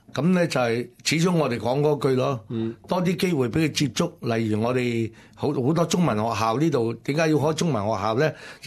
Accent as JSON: {"language": "Cantonese", "country": "China", "said": "我哋中國人"}